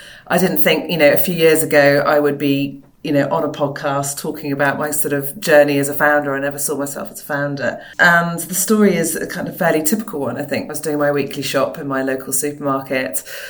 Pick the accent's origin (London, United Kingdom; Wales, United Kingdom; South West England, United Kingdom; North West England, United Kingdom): Wales, United Kingdom; I went to a state school. I grew up in South Wales